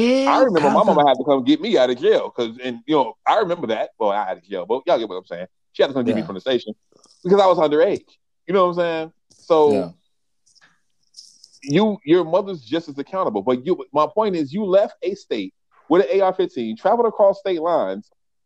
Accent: United States; I'm American. I expected it.

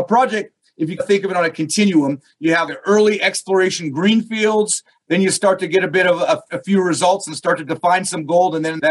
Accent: Alaska, United States; I'm actually from Alaska

